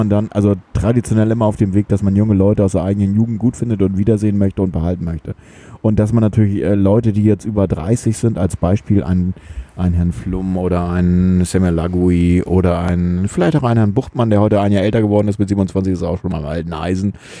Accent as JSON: {"language": "German", "country": "Slovakia", "lives_now": "Germany", "said": "In meiner alten Heimat, in der Slowakei, wird ja tatsächlich der Geburtstag nicht so sehr gefeiert wie der Namenstag."}